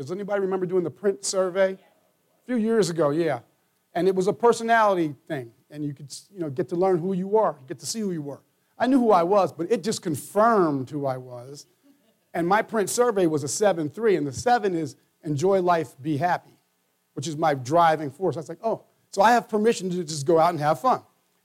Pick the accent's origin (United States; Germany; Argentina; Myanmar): United States; Florida; I'm from Florida. You guys are used to this.